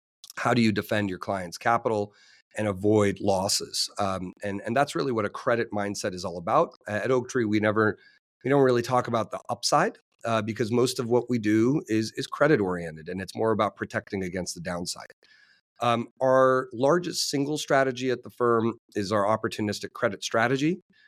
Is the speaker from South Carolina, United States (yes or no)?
no; Los Angeles, California, United States; now in New York, United States; My history is after growing up in Los Angeles, I attended Stanford University